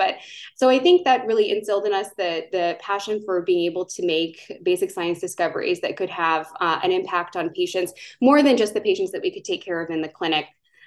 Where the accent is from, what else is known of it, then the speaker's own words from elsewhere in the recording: Iowa, United States; born there; It did not start out unconventional, but I was born in Iowa. I am the middle child of three.